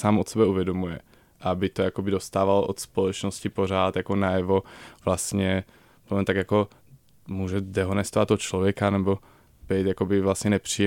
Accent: Košice, Košice Region, Slovakia; now in Czechia; Jsem z Košic, což je docela velké město, takový to dítě ze sídliště.

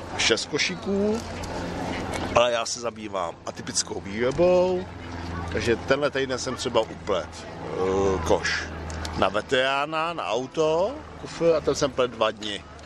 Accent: Mělník, Central Bohemian Region, Czechia; já košíkář, jsem košíkář a jsem z Mělníka

